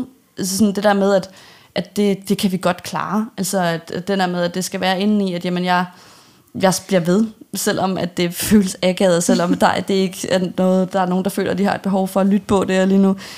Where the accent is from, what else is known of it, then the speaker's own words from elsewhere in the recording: Zealand, Denmark; jeg voksede op på Sydsjælland og fik lov til at spille inde her i København